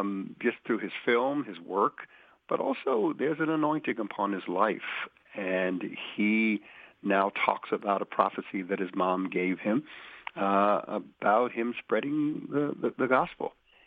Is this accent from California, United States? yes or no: no; Brooklyn, New York, United States; And then I started going to school growing up in Brooklyn and learning the culture.